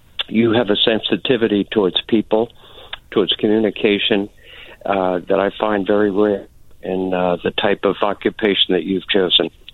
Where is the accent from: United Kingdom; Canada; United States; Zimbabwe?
United States; Brooklyn, New York; And they asked, what was your education? Where'd you grow up? I said, Irish Catholic family, Brooklyn, grandma strong, mom strong, and then 12 years of nuns.